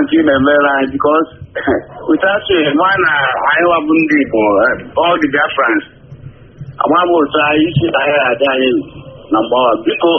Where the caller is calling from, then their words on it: Ghana; I'm calling from Ghana.